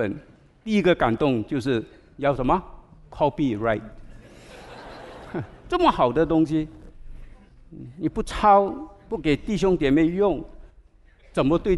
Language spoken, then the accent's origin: Chinese; China; now in United States; 那我自己也是这个民族，就是我们中国人特别不懂得遵守律法